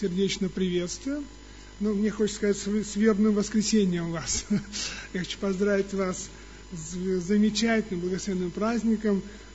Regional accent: Kyrgyzstan; Я вот вырос там, в Кыргызстане, знаете, там рано распускаются веточки.

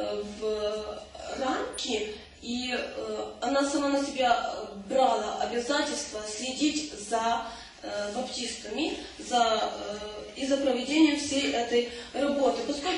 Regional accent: Volyn Oblast, Ukraine; потому что я сама из Волыни

